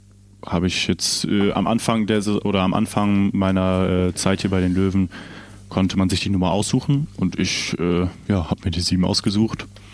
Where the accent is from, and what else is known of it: Lower Saxony, Germany